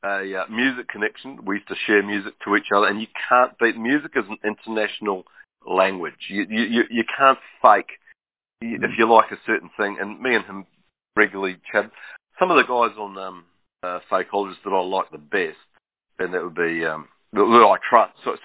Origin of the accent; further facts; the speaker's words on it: New Zealand; I grew up in New Zealand, right